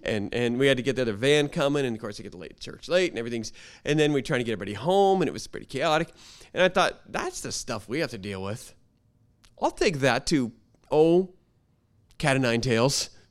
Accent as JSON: {"language": "English", "country": "United States", "said": "that's because I'm an American. That's because I'm in climate control world. That's because I live in Seattle."}